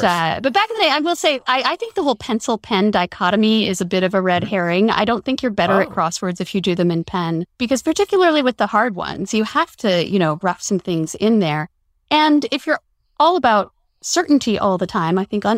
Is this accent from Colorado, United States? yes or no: yes; Denver, Colorado, United States; Yes, I grew up in Denver.